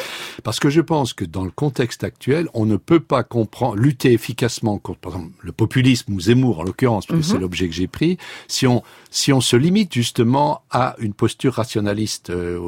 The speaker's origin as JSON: {"language": "French", "country": "France", "said": "La fierté d'être Français, quoi, ça peut être légitime."}